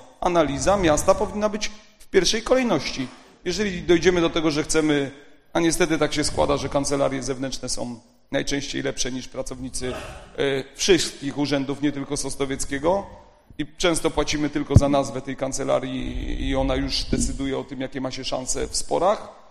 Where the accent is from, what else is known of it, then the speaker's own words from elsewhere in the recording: Niwka, Silesian Voivodeship, Poland; bo ja jestem z Niwki